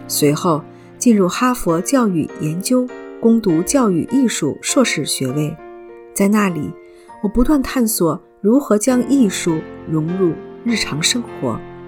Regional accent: Ottawa, Ontario, Canada; also born or lived in Vancouver; 我出生于温哥华，在渥太华长大。

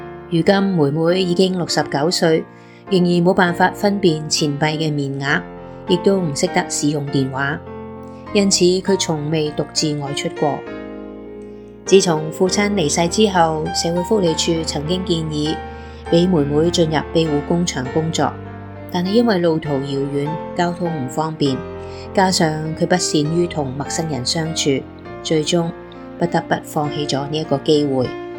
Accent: Hong Kong; 我在香港出生成长，这片土地见证了我的童年和岁月流转。

